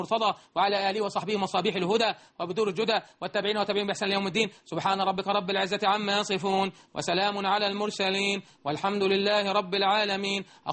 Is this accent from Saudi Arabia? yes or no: no; Egypt